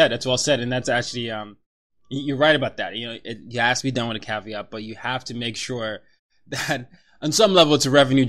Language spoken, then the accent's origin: English; Nigeria; and I come from Nigeria as well, so you know, a lot of the credit card culture is not something we share.